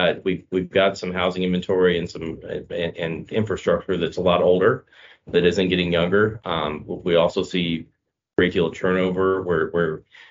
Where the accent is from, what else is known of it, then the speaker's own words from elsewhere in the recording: Rotonda West, Florida, United States; I often cite to my hometown of Rotunda, West Florida, which is really literally a giant circle in the ground. And that was in Charlotte County, Florida.